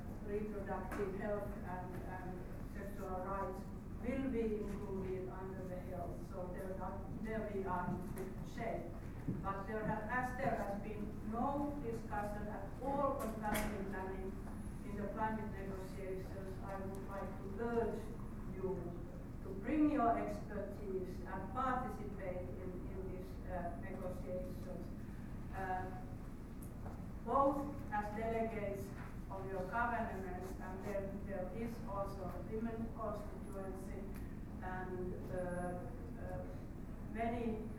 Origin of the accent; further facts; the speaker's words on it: Finland; I come from Finland.